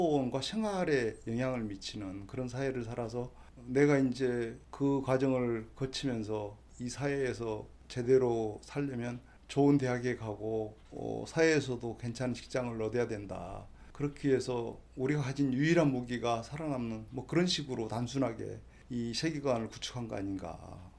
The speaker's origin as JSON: {"language": "Korean", "region": "Jeolla", "country": "South Korea", "said": "나는 학교에 가면 전라도에서 온 전라도 깽깽이라고 놀림받고 그런 시절이었는데"}